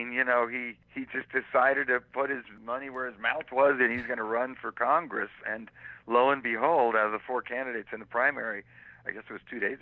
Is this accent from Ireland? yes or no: no; England, United Kingdom; born there; Jerry and I have British mothers. I was born in England.